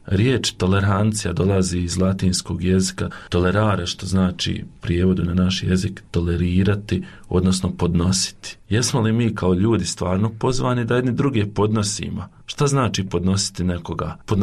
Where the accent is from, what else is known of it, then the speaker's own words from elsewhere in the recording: Prozor, Federation of Bosnia and Herzegovina, Bosnia & Herzegovina; also born or lived in Rumboci; Ja sam inače rodom iz općine Prozorama, živio sam u selu Rumboci, a poslije sam se preselio sa roditeljima i bratom u Prozor. To je bilo taman negdje kada sam trebao krenuti u 8. razred